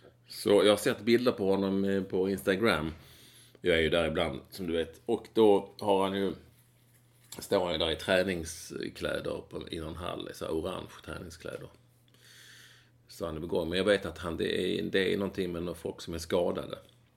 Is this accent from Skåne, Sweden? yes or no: yes; Skåne, Sweden; accent: Scanian; för jag blir hånad här hemma om jag pratar för mycket skånska